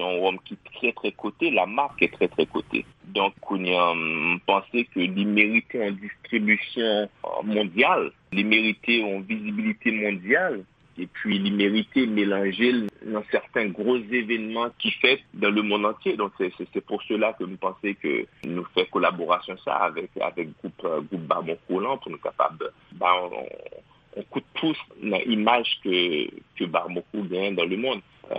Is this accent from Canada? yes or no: no; Haiti; en tant qu'Haïtien